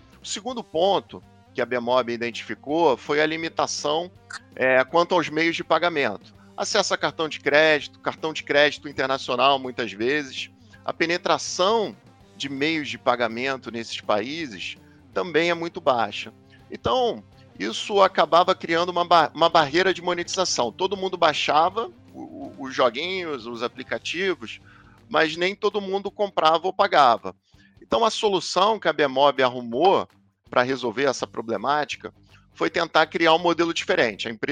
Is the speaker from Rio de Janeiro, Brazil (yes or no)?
yes; Rio de Janeiro, Brazil; Sou carioca